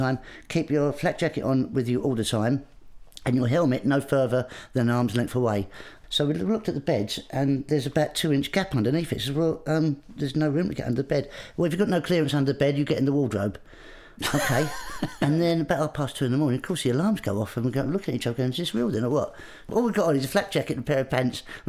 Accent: Grays, East of England, United Kingdom; I grew up in Essex in Grays.

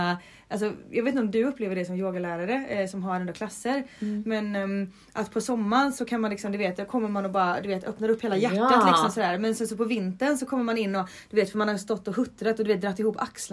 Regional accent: Gothenburg, Västra Götaland County, Sweden; now in Stockholm, Sweden; jag flyttade till Stockholm från Göteborg.

